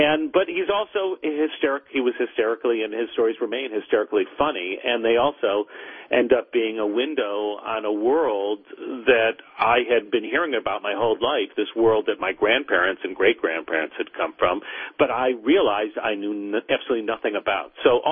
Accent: Detroit, Michigan, United States; I do. I grew up in Detroit. I spent, as they say, my formative years there, both in the city and then in Bloomfield, had a very good childhood there. So I think very fondly of the Motor City.

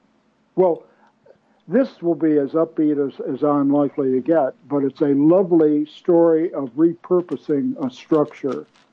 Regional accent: Alexandria, Virginia, United States; And that was the slave market in my hometown of Alexandria, Virginia.

